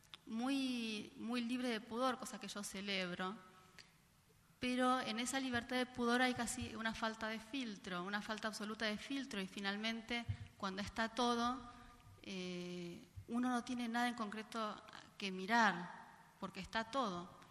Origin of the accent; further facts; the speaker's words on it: Buenos Aires, Argentina; Yo nací y crecí en Buenos Aires.